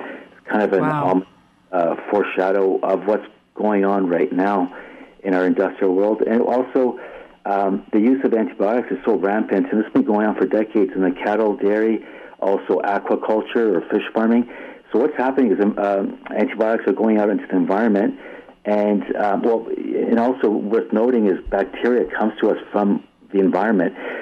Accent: Hamilton, Ontario, Canada; McMaster University, which is in my hometown, Hamilton, Ontario

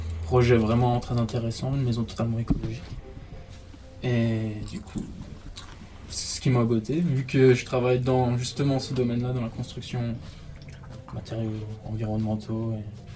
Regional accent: Strasbourg, Grand Est, France; Je viens d'Alsace, Strasbourg.

